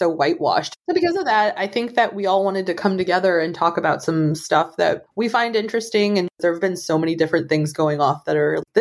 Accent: St. Louis, Missouri, United States; I'm from the St. Louis area and the area code here is 314.

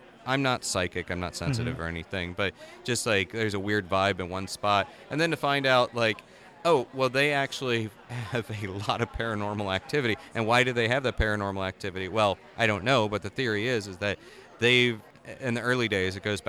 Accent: Orlando, Florida, United States; But I'm originally from Orlando.

